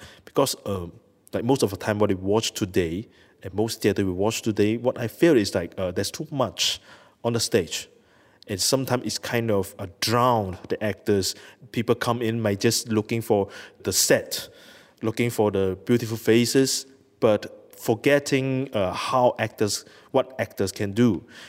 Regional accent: Malaysia; English is a second language; because I'm Malaysian, you know, I was born and I was grown in a society like Roja.

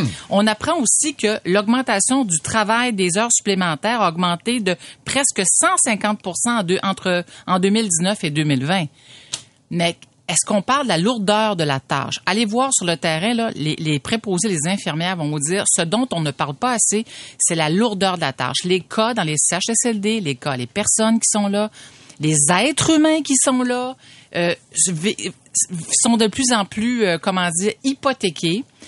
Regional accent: Quebec, Canada; dans ma région d'origine, Gaspésie, il y en avait.

